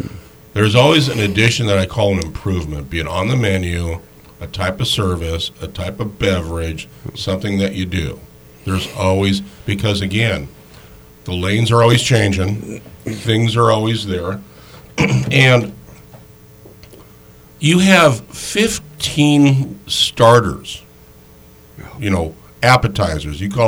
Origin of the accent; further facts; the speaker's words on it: Alaska, United States; yes, I'm from Alaska. I'm not from Texas. Yeah. I am not that bold with heat. I'm Italian.